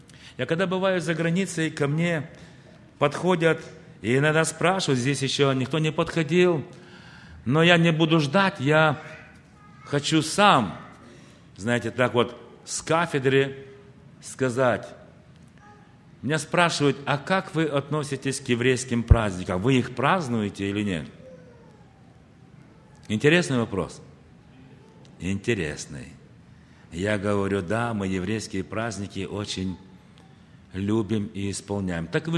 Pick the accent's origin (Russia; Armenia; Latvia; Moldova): Moldova; Obreja, Bălți; А я родился, такой есть под Бельцами деревня, называется Обрежа, в украинской семье, в русскую школу пошел. И знаете, у меня такая история, что много языков знаю